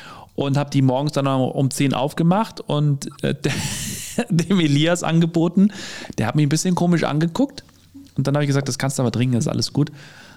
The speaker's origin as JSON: {"language": "German", "region": "Bavaria", "country": "Germany", "said": "bei uns in Bayern traditionell zum Weißwurstfrühstück gibt es immer ein Weißbier"}